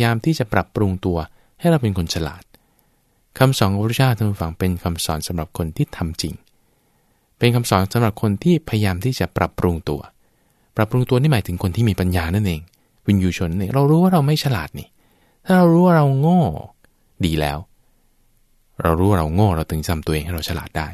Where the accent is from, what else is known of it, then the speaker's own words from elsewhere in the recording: Bangkok, Thailand; now in Udon Thani, Thailand; บ้านอยู่กรุงเทพเป็นคนกรุงเทพนะตัวเองมาอยู่อุดรธานีบวชอยู่วัดบวร